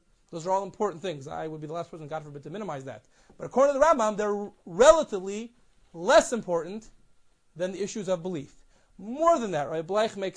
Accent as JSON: {"language": "English", "town": "Cincinnati", "region": "Ohio", "country": "United States", "tie": "born or raised there", "said": "You know, I know growing up that I grew up in Cincinnati, and a very interesting community there"}